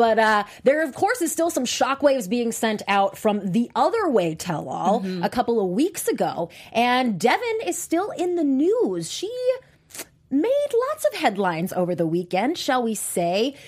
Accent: Utah, United States; I'm from Utah. Where I'm from, I see very little racism.

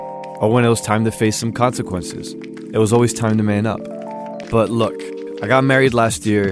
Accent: Newark, New Jersey, United States; I heard that a lot growing up in Newark, New Jersey.

